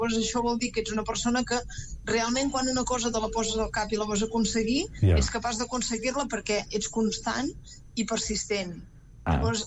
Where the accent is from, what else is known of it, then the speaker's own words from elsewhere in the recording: Olot, Catalonia, Spain; D'Olot, de la Garrotxa.